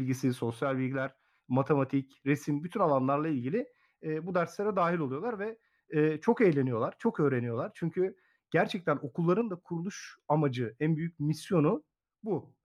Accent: Muğla, Turkey; Sonra Çanakkale, sonra asıl memleketim Muğla.

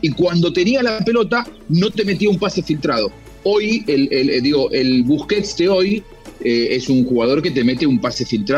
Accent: Argentina; Soy argentino y te voy al ejemplo argentino.

